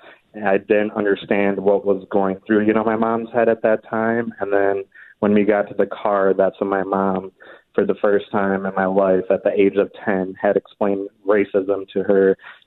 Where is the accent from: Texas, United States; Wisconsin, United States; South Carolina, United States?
Wisconsin, United States; Fond du Lac; So kind of, I'm from Fond du Lac, Wisconsin. It's a small town, kind of a hick town.